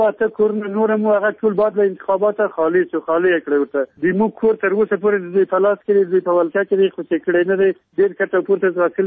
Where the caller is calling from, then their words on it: Ghazni, Afghanistan; غزنی نه، ولسوالۍ نه، موږ مرکز یو، 2 کیلومتره له ښار لرې، مربوط دی ښار یو، خشک بالا.